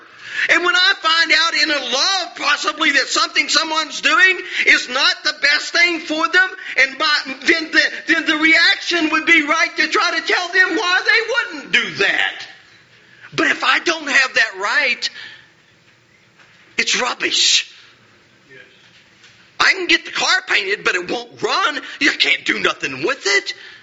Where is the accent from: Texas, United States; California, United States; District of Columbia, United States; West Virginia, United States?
West Virginia, United States; Diana; I was from Diana. There was Hacker Valley, Diana, Webster, and Cowan, and we fought one another.